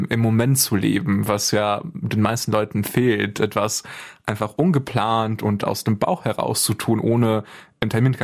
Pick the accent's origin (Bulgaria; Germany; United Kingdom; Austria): Bulgaria; Maurat; Und mein Heimatdorf Maurat befindet sich in der Donautiefebene in Bulgarien. Und dort habe ich gemeinsam mit meinen väterlichen Großeltern, wie du sagst, die ersten 7 Jahre meines Lebens verbracht.